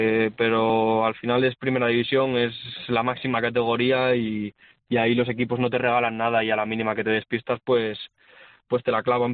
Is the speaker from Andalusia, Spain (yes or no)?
no; Oviedo, Asturias, Spain; soy de Oviedo, obviamente soy muy de Oviedo